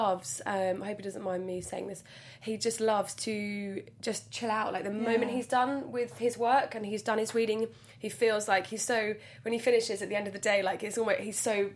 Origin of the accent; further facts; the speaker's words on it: London, United Kingdom; Like, I'm from London and I'm sat in a car with a psychic